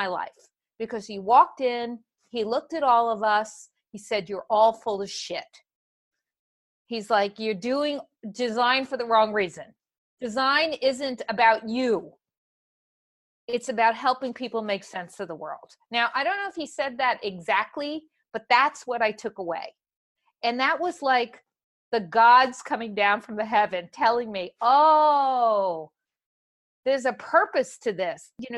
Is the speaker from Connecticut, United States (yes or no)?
no; Staten Island, New York, United States; And I'm a girl from Staten Island, okay?